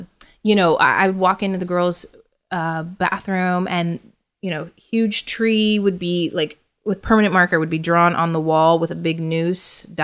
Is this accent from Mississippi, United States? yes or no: no; Bakersfield, California, United States; rallies in Oildale, which is the northern part of Bakersfield, and black people live on the east. I grew up in the Northwest.